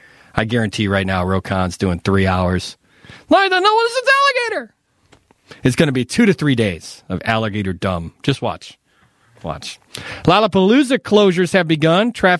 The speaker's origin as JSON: {"language": "English", "town": "Chicago", "region": "Illinois", "country": "United States", "said": "As an American, listen, I'm appalled that the sitting president would so brazenly and blatantly put down one of our own cities. But as a Chicagoan, better them than us, right?"}